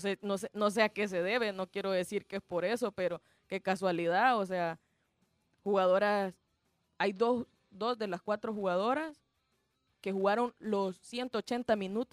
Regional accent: El Salvador; somos salvadoreños antes que cualquier otra cosa.

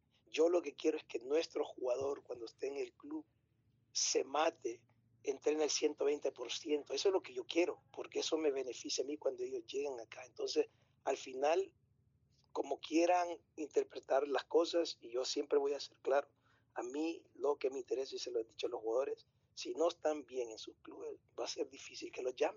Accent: El Salvador; excepto que yo soy de acá, yo soy nacional, ¿me entendés? Yo soy salvadoreño

